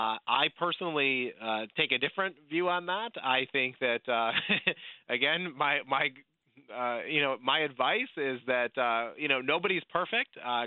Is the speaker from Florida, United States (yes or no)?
no; New York, United States; I grew up in New York, upstate New York, as I think some of your listeners might know.